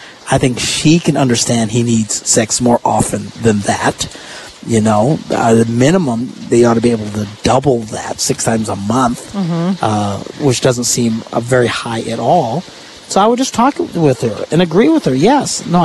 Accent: United States; Because I'm an American.

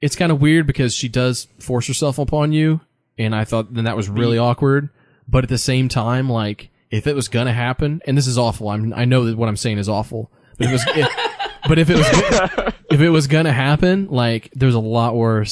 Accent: United States; because I'm American, she's foreign.

